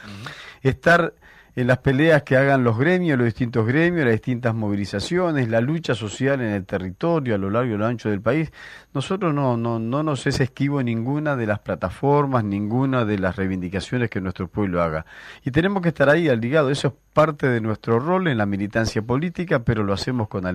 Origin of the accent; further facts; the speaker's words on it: Uruguay; Nosotros sabemos cómo somos los uruguayos en general.